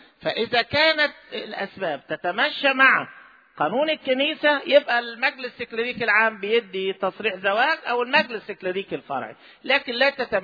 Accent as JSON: {"language": "Arabic", "region": "Upper Egypt", "country": "Egypt", "said": "و ده عندنا في الصعيد دلوقتي بيناقشها وبيسمع رأيها وبيبقى لها دور"}